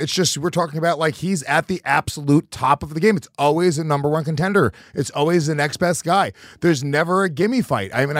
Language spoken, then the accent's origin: English; New York, United States; I'm a New Yorker, so all those Long Island guys, Matt Sarah, Chris Weidman, John Volante, like I've always liked those guys because they just sort of like remind me of fucking dudes that I knew growing up.